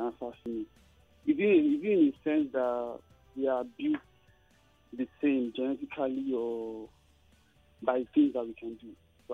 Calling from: Yaba, Lagos, Nigeria; I'm calling from Yaba.

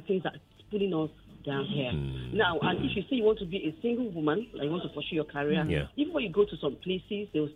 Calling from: Ikeja, Lagos, Nigeria; I'm calling from Ikeja.

